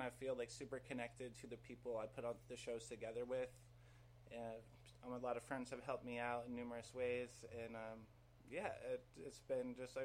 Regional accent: Durham, New York, United States; also born or lived in Hudson, United States; So I was born in Hudson, New York in 1993, and I grew up not too far from the station out in Durham on a real country road with like no sidewalks.

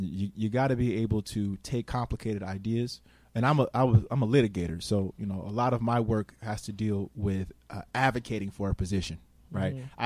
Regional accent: Schenectady, New York, United States; I am a local guy in the sense that when I talk about my story growing up in Schenectady

